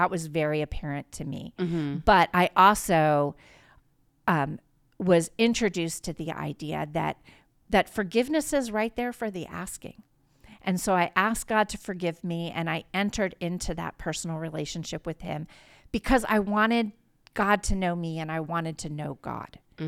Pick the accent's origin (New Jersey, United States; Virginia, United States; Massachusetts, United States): Virginia, United States; Springfield; Well, I grew up in Springfield, Virginia, which is just down the road in Northern Virginia, grew up there from fourth grade on.